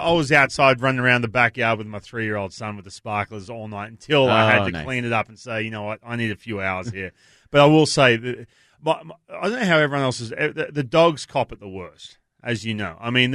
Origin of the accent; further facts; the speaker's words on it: Australia; now in United States; I'm Australian too.